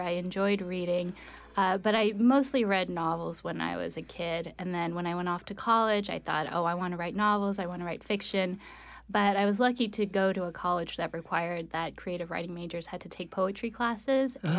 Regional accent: Los Angeles, California, United States; my mother is Korean, and she immigrated from Korea when she was 16 years old. And so I grew up in Los Angeles, but my grandmother and my family lived in Koreatown.

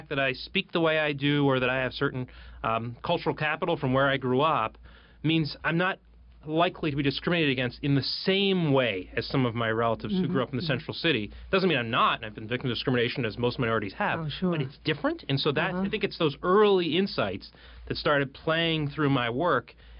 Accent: Philadelphia, Pennsylvania, United States; I'm from Philadelphia area. I went to Northwestern University as an undergraduate and had never been west of Ohio.

